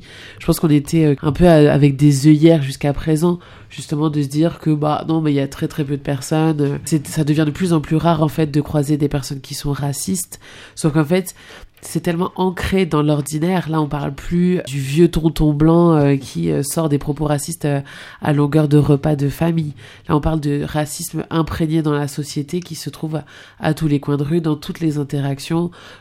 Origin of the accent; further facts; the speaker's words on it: Réunion, France; Enfin, moi, je viens de La Réunion.